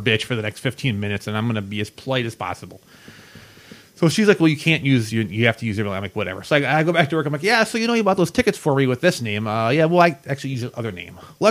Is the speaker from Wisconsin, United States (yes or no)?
yes; Wisconsin, United States; I wanted to do Dodge County because I grew up in Dodge County